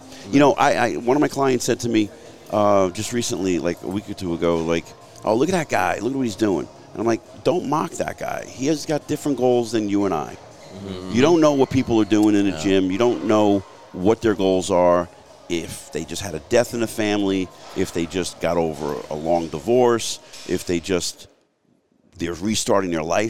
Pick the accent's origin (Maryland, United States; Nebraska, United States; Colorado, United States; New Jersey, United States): New Jersey, United States; Jersey City; also born or lived in Mahwah; So, you know, I grew up in Jersey City, a blue-collar mindset. And when I got married in 1995, we moved up to Mahwah, and I was up there for a long time